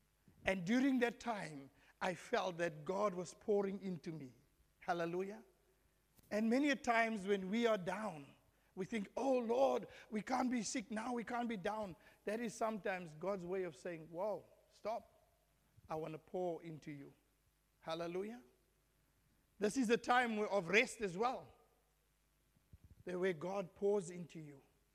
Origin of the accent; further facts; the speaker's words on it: South Africa; I come from Africa, as you know, South Africa.